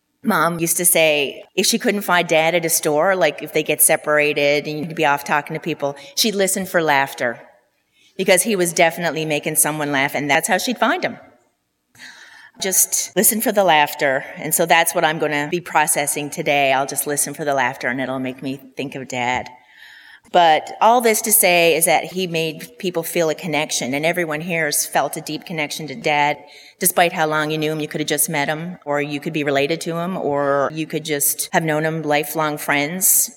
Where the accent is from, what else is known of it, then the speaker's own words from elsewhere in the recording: Newfoundland and Labrador, Canada; because I'm not a Texan. I'm a proud Newfoundlander as he was